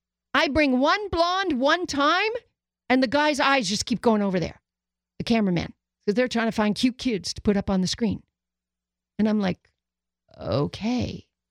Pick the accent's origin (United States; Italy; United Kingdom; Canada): Canada; I'm Irish-Canadian, but they came out fairly dark-skinned because their dad is Black.